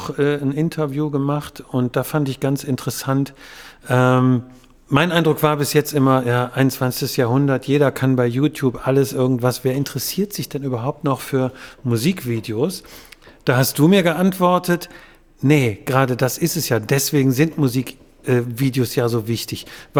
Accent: Wuppertal, North Rhine-Westphalia, Germany; born there; Jetzt frage ich mal als gebürtiger Wuppertaler

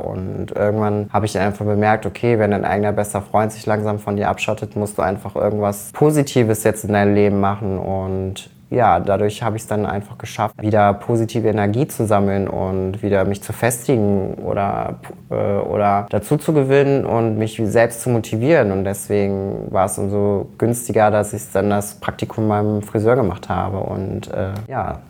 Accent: Rommerskirchen, North Rhine-Westphalia, Germany; Ich komme aus dem direkten Umkreis, aus einer kleinen Gemeinde namens Rommerskirchen. Und Rommerskirchen liegt genau in der Mitte zwischen Köln und München-Gladbach.

